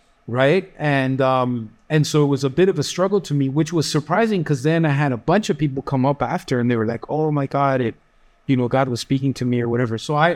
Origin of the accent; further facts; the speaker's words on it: Canada; because I was born and raised in Canada, now that I'm preaching in English, it's starting to take a more natural tone.